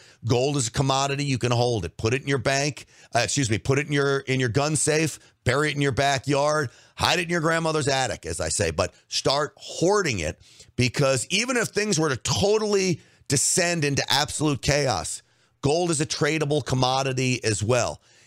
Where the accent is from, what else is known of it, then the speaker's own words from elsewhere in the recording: New York, United States; I grew up, I'm half Italian from New York, construction business, everything.